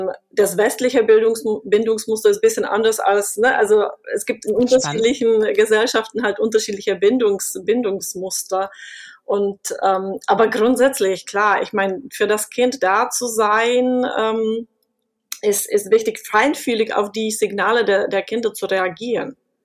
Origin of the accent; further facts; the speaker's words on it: Czechia; moved away as an adult; now in Germany; ich bin selber eben in Tschechien geboren und aufgewachsen und bin dann zum Studium nach Deutschland gekommen und bin dann halt hier auch geblieben.